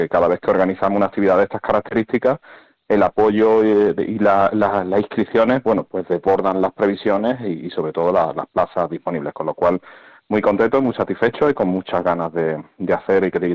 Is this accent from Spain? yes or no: yes; Marto, Spain; los que somos de Marto estamos muy acostumbrados a subir a la peña